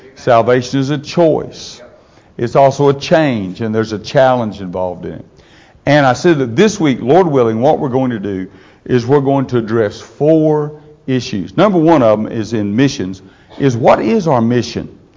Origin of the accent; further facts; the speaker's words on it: Arkansas, United States; It's a lot closer than 1967. I know, I'm from Arkansas, but that was smart, wasn't it?